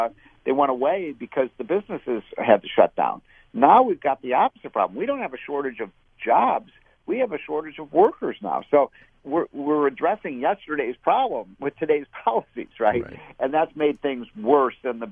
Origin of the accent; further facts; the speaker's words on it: Chicago, Illinois, United States; And I'm from Chicago, so I'm very intimately familiar.